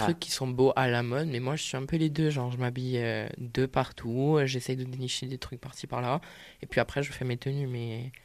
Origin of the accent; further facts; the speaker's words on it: Corsica, France; Chez moi, en Corse